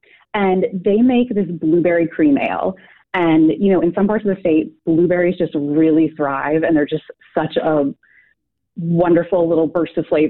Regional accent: Twin Lakes, Wisconsin, United States; I grew up in Twin Lakes, Wisconsin, so way down in the southeastern corner of the state.

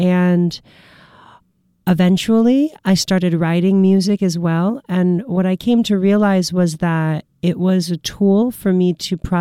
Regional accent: Rockford, Illinois, United States; now in Madison, United States; Well, I've performed plenty of places in my hometown of Rockford, Illinois. And then when I moved to Madison

